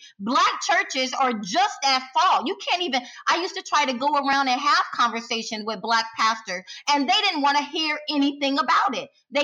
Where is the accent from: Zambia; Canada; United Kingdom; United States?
United States; Deep South; growing up in the Deep South, I'm kind of familiar.